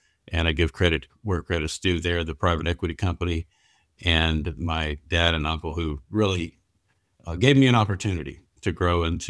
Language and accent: English; Florida, United States; I'm from North Florida, which is basically a lot of people consider it Georgia. It's not the beaches and palm trees as much. So, you know, I'm a country boy